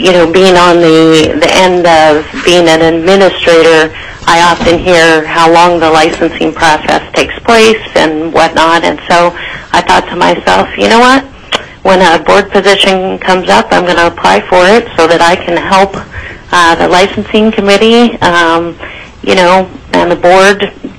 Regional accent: Fairbanks, Alaska, United States; I am a lifelong Alaskan resident. I grew up here in Fairbanks.

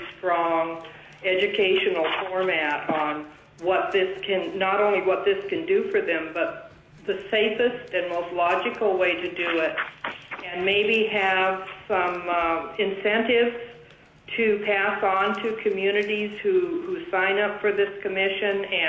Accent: Wrangell, Alaska, United States; Wrangell's my hometown. I haven't always lived here

